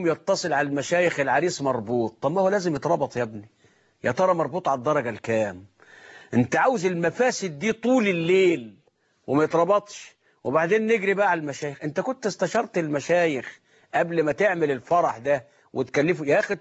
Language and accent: Arabic; Mansoura, Dakahlia, Egypt; كان عندنا في المنصورة